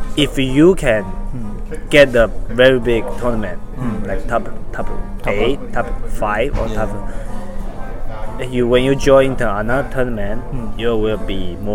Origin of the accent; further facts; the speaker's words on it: Taiwan; English is a second language; As a player, my strengths is like I'm not from Japan. I am from the Taiwan small island.